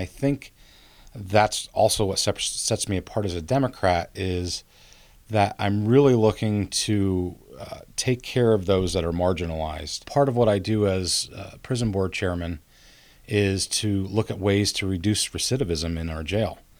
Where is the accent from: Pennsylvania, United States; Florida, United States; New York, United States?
Pennsylvania, United States; No. Well, I mean, I grew up in Northumberland County. That's definitely not the case. I have a lot of ties, a lot of family in Northumberland County.